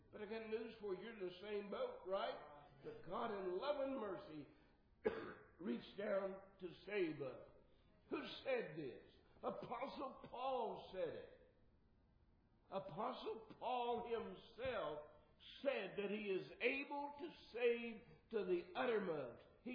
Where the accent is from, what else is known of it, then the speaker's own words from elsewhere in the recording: Arkansas, United States; Well, I was trying to get a house ready back here in Arkansas. Arkansas, my home state, for Connie and the boys.